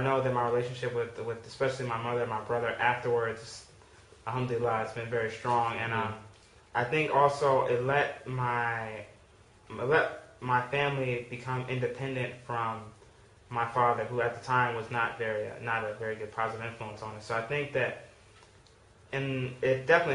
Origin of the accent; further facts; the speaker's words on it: Columbia, Maryland, United States; also born or lived in Detroit, Michigan; So me and my family moved to Columbia, Maryland, which is kind of like the suburbs, when I was about 3 or 4.